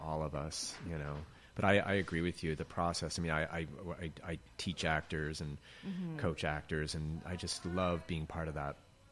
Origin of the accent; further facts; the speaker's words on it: North Chelmsford, Massachusetts, United States; I grew up in North Chelmsford, Massachusetts. My father was the town barber.